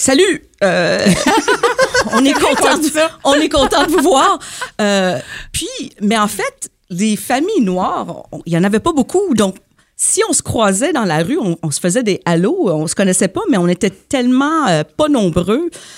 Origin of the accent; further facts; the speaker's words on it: Montreal, Quebec, Canada; also born or lived in Ottawa; Mais moi, je suis née à Montréal d'un père de Trinidad et Tobago, d'une mère franco-manitobaine, un couple super courageux, un homme noir, anglophone, une femme blanche